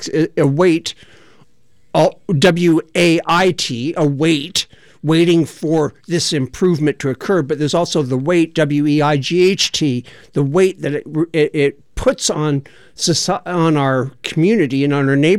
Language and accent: English; Portland, Oregon, United States; And I told him I was from Portland, Oregon.